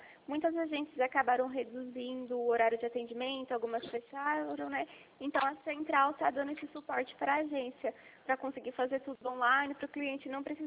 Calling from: São Paulo, Brazil; Eu falo aqui da região de Campinas, eu falo aqui da Central

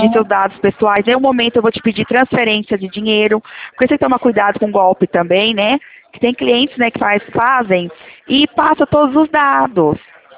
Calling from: Leme, São Paulo, Brazil; a DDD17, aqui a gente é de Leme, estado de São Paulo também, tá?

